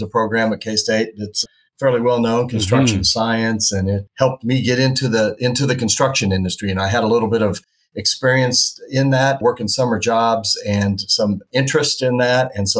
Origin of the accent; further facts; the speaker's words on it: Manhattan, Kansas, United States; And like I said, I grew up in Manhattan, and I remember graduating from high school thinking, now I wonder what I'm going to do next year.